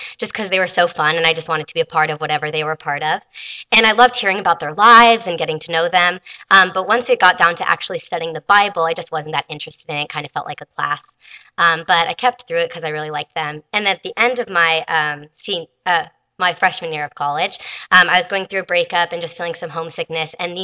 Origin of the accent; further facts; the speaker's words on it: Berkeley, California, United States; I'm from Berkeley, and I didn't realize that was a weird place to be from until I came to Cal Poly.